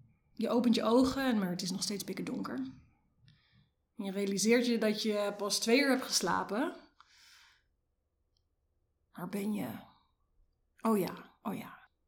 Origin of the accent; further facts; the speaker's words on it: North Brabant, Netherlands; also born or lived in Leiderdorp; Ik ben geboren in Leiderdorp, maar absoluut gedogen en opgevoed in Noord-Brabant. In een dorpje in de buurt bij Eindhoven. Dat hoor je helemaal niet, dat klopt.